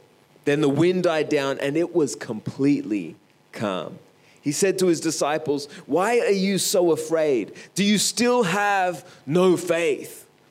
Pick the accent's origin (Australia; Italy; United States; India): Australia; For me growing up in Australia, I've got no real connotation of what an inland sea might be like